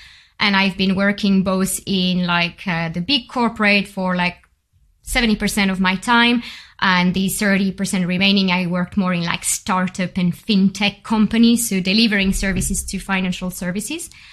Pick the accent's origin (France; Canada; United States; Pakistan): France; Bordeaux, Nouvelle-Aquitaine; accent: French; English is a second language; moved away as an adult; also born or lived in Paris; so I'm French as well, for those who can notice the beautiful French accent that we have. I've been growing up in Bordeaux, then I had my first job in Paris.